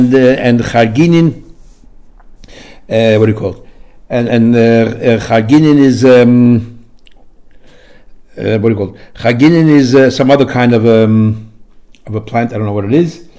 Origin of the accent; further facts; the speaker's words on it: Crown Heights, New York, United States; when I was growing up in Crown Heights